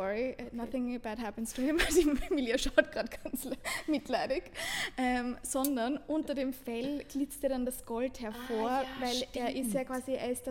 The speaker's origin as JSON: {"language": "German", "country": "Austria", "said": "zum Beispiel Bregenz am Bodensee bei uns in Österreich"}